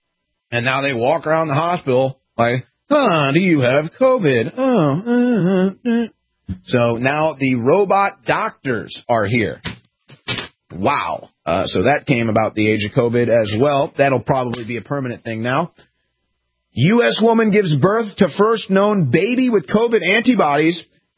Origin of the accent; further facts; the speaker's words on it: Missouri, United States; And we were like, yeah, we're from Missouri.